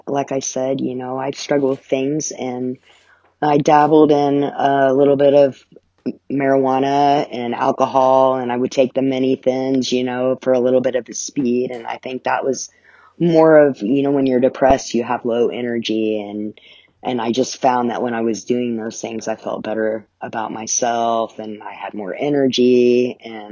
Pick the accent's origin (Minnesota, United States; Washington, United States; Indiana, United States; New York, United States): Indiana, United States; Richmond; But I grew up in Richmond, Indiana, and I grew up with my mom and my stepdad and my brothers.